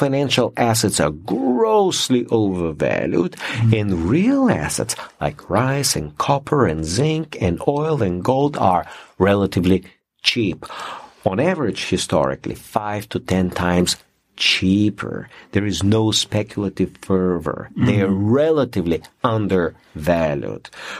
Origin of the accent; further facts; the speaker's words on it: Bulgaria; English is a second language; I've been calculating in my home country, Bulgaria